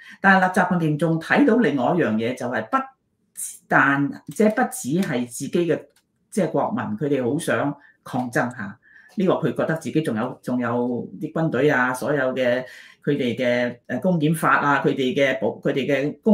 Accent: Guangdong, China; 我們廣東人吃撈麵

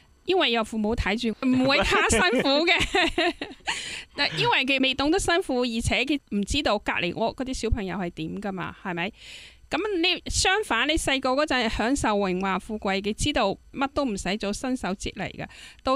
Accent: China; 咁所以我哋中国人讲话。先苦后甜咯

